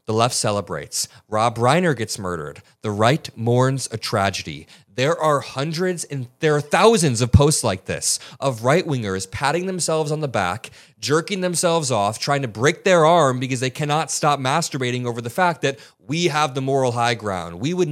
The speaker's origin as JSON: {"language": "English", "country": "India", "tie": "born or raised there", "said": "I know so many people that have alcohol problems where I grew up in India."}